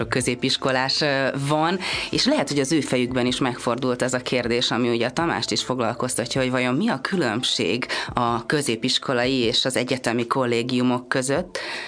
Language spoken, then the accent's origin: Hungarian; Budapest, Hungary; Tőzsgyökeres budapestiként az az igazság, hogy ez kimaradt még az életemből